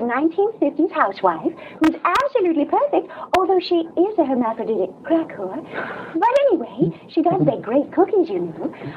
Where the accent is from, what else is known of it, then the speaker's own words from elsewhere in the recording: New York, United States; You know, I'm from New York.